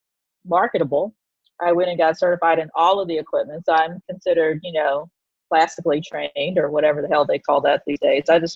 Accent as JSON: {"language": "English", "region": "Texas", "country": "United States", "moved": "as an adult", "lives_now": "New York, United States", "said": "So I'm originally from Texas, the great red state of Texas. I don't think I need to give any more description about it, but I moved here to New York City in 1999."}